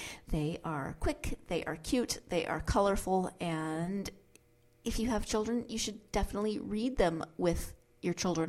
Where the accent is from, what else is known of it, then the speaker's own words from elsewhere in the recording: Montana, United States; he's from my home state, so shout out to Montana.